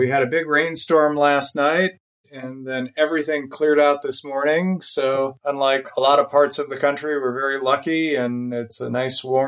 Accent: Chicago, Illinois, United States; moved away as an adult; now in San Francisco, United States; I grew up in the Chicago area and moved to California to go to law school at UC Berkeley.

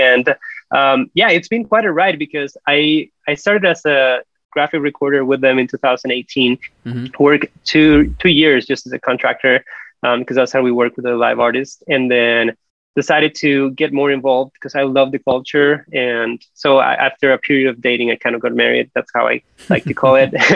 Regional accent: Costa Rica; I am originally from Costa Rica.

